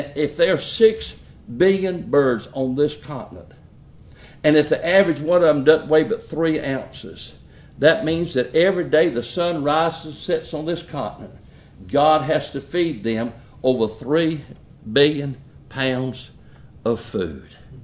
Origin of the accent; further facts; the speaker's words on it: North Carolina, United States; And as a young boy growing up in North Carolina